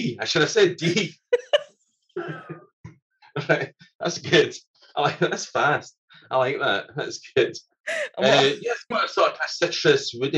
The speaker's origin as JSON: {"language": "English", "region": "Scotland", "country": "United Kingdom", "said": "being Scottish"}